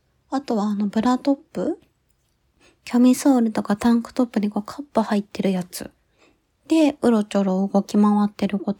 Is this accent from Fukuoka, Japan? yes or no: yes; Fukuoka, Japan; accent: Hakata dialect; 出身地は福岡県の博多です。皆さん博多弁はわかりますか？愛しとうよっていうとこですね。なんか最後語尾にとがつきます。